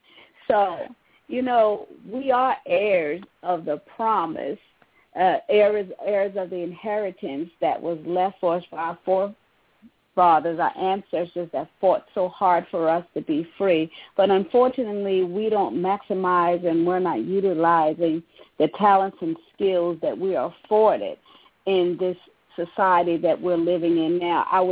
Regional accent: New York, United States; moved away as an adult; also born or lived in South Carolina; now in Florida, United States; I was born in South Carolina and I was raised in New York. And I moved down here in 1981. I came down here, was engaged to my husband, and I was like, oh, we coming to Florida, the Sunshine State

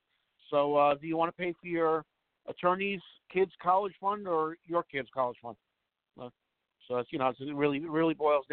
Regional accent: New York, United States; And as you know, we're both from New York. New York's always the last to do anything anyway.

